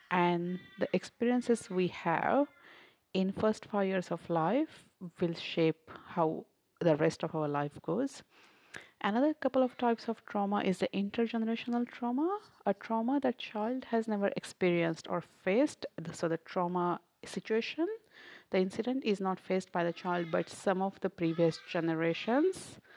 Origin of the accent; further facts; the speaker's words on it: India; English is a second language; Culturally speaking, I'm from India, and that allows me to understand the perspectives of migrants and that differences in the culture